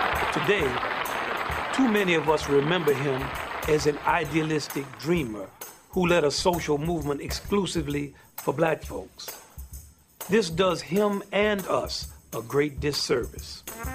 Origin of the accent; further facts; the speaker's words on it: Louisiana, United States; I grew up in Louisiana in the 1960s, segregated southern towns. My parents had to deal with colored-only signs long after they had become adults.